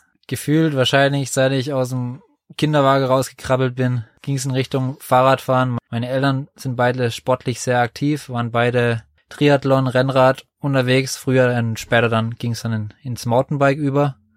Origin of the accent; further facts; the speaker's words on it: Fischerbach, Baden-Württemberg, Germany; dann eigentlich erstmal in Fischerbach, in meinem Herkunftsort, wo ich aufgewachsen bin, im Verein.